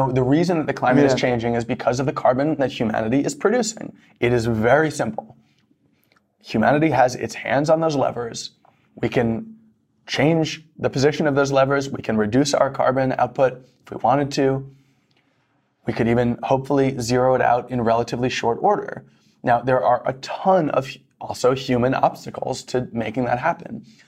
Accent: New York, United States; I'm a child of the 90s. I grew up in New York in the 90s.

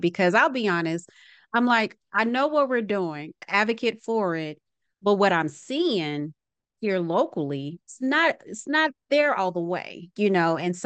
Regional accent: Arkansas, United States; now in Georgia, United States; growing up in Arkansas to now living in Georgia, recycling wasn't a big conversation.

